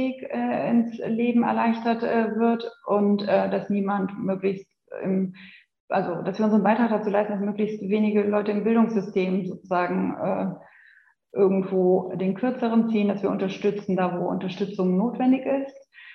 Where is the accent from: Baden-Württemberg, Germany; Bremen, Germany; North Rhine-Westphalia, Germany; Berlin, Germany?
North Rhine-Westphalia, Germany; Cologne; also ein Kind der Region bin ich auch, ich komme ursprünglich aus Köln